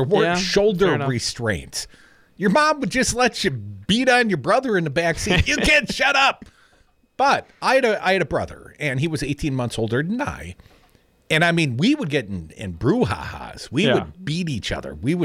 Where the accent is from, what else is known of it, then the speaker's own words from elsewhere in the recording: Madison, Wisconsin, United States; I came from Madison, Wisconsin.